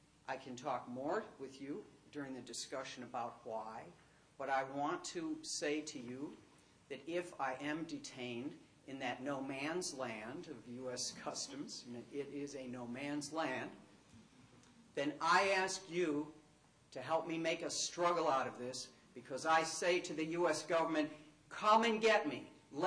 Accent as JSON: {"language": "English", "town": "Buffalo", "region": "New York", "country": "United States", "tie": "born or raised there"}